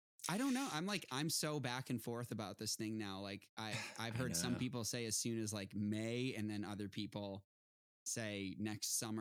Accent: Boston, Massachusetts, United States; now in Los Angeles, United States; I'm from the East Coast. I'm from Boston

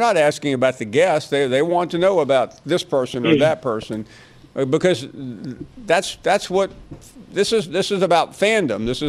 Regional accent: Tennessee, United States; Well, Peggy, my mistake or my cross to bear is that I'm not from East Tennessee. I'm from West Tennessee.

